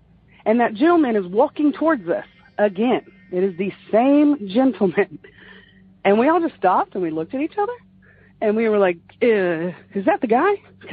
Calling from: Ward, Arkansas, United States

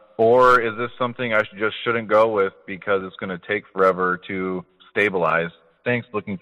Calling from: Kalamazoo, Michigan, United States; I'm calling from Kalamazoo, Michigan.

